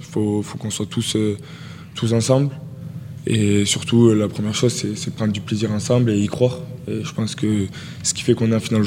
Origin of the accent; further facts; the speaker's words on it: Rodez, Occitanie, France; joueur au TFC, je suis attaquant de pointe et je viens de Rodez.